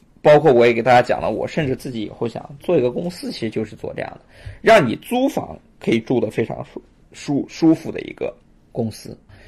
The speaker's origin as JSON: {"language": "Chinese", "country": "China", "said": "这应该是中国作为房族，我觉得名字我们中国人"}